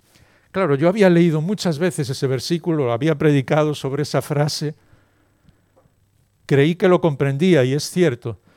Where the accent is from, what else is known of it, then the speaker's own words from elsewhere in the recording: Galicia, Spain; Como buen gallego, una buena pregunta siempre está ahí.